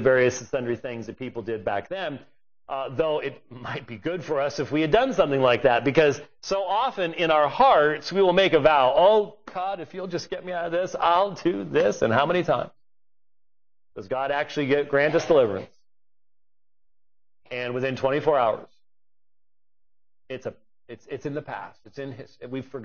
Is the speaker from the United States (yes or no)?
no; Scotland, United Kingdom; as a Scotsman